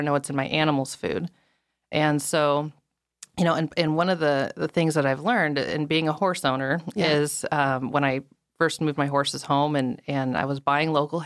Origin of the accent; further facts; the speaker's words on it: Anchorage, Alaska, United States; I have born and raised in Alaska.